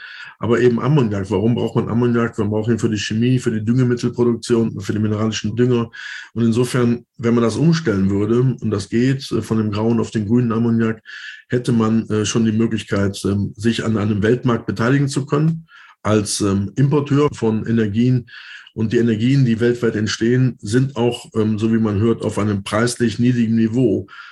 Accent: Düsseldorf, North Rhine-Westphalia, Germany; gerade auch in meiner Heimat in Düsseldorf.

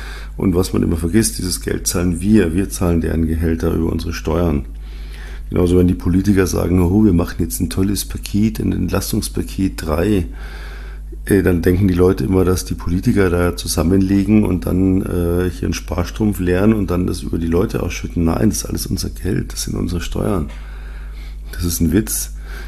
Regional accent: Munich, Bavaria, Germany; als Münchner wusste man halt, wie man ja, A, Winterreifen hat

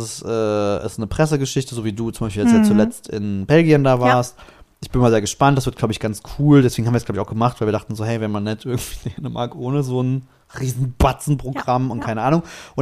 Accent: Mexico; Ich bin ja doch Mexikaner.

